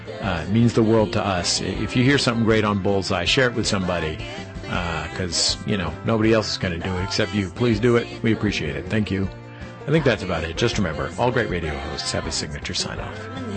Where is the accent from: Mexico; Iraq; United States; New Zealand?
United States; San Francisco, California; now in Los Angeles, United States; This week, though, I went to the A, San Francisco, California, my hometown.